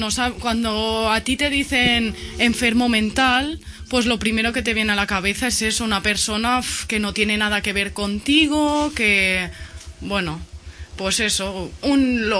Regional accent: Barcelona, Catalonia, Spain; Bueno, yo soy de aquí, de Barcelona.

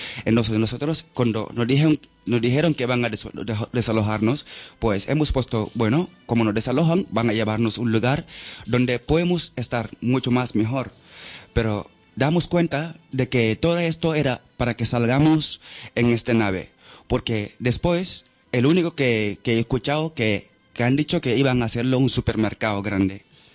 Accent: Gambia; born there; Spanish is a second language; No, yo nací en Gambia, nací en África, pero no significa que siempre voy a ser Gambia

